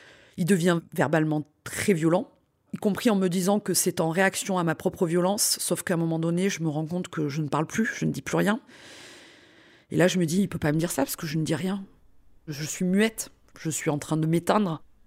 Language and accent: French; South, France; parce que je suis fille du Sud, donc un peu de tempérament.